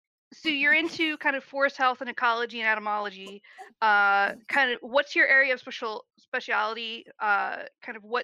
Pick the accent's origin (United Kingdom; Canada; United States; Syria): United Kingdom; England; first of all, I'm English